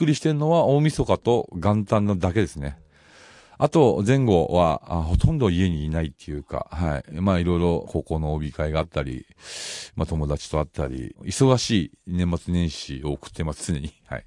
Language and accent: Japanese; Gunma, Japan; moved away as an adult; 私も群馬県出身。はい。18まで群馬に住んでましたけど。